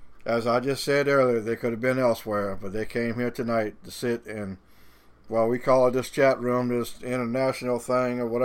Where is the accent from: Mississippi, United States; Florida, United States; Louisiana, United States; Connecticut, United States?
Louisiana, United States; accent: Cajun; I know my Cajun accent is a little bit funny